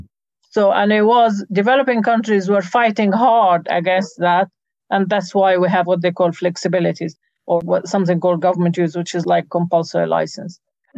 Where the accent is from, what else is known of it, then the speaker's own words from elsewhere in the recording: United Kingdom; As a British person, I think the doses saved the politicians here.